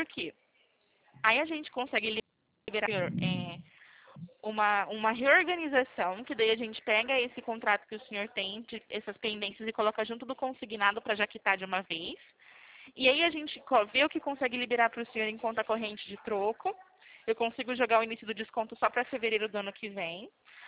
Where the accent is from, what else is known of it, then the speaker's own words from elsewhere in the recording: Presidente Prudente, São Paulo, Brazil; eu sou de Presidente Prudente.